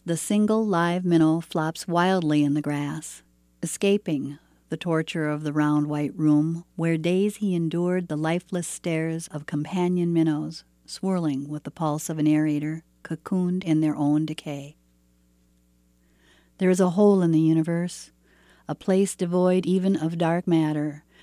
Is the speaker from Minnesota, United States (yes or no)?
yes; Cotton, Minnesota, United States; I'm from Cotton, Minnesota.